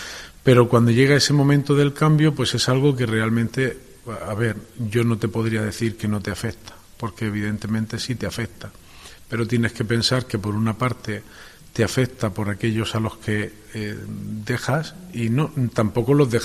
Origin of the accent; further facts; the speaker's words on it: Benferri, Valencian Community, Spain; born there; also born or lived in Seville; Yo desde Benferri me trasladé con toda mi familia a Sevilla, donde mi padre pues tenía el trabajo y nos trasladamos allá. Luego volví otra vez para acá, a mi tierra